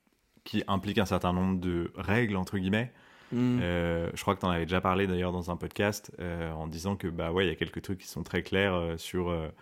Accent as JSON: {"language": "French", "country": "Switzerland", "said": "je suis suisse aussi."}